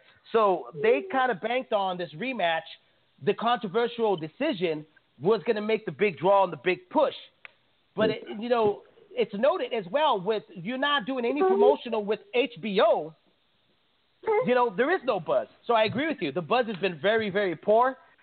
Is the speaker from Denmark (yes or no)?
no; San Jose, California, United States; Look, I'm from the Bay. I'm from San Jose.